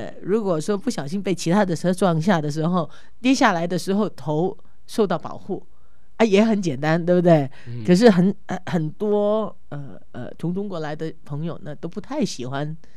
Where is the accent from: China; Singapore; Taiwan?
Singapore; now in Australia; 像我从新加坡来的，那我们车子很密集